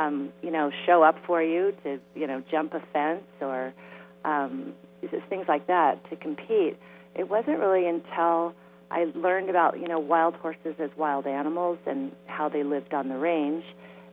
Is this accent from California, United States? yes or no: yes; California, United States; Well, I guess from the beginning would be in Southern California, and I, you know, grew up horse crazy girl